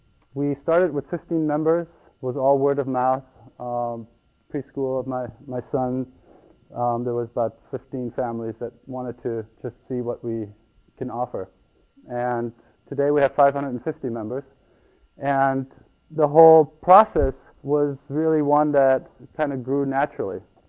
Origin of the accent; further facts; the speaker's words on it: Ecuador; now in California, United States; I grew up in Ecuador, and that's probably where I got inspired by the farming culture that exists there. And when I moved to California